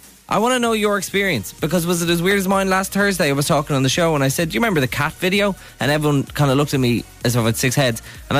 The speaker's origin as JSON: {"language": "English", "country": "Ireland", "said": "because as Irish people, this is something that really makes us uncomfortable."}